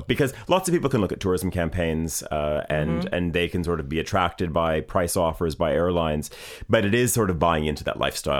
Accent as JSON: {"language": "English", "country": "Canada", "said": "I say this as a Canadian as well"}